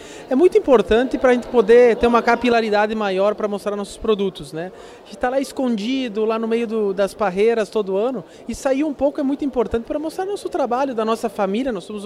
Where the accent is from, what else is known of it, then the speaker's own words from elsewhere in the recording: Monte Belo do Sul, Rio Grande do Sul, Brazil; Sou lá de Montebello do Sul e a cidade tem 2.500 habitantes.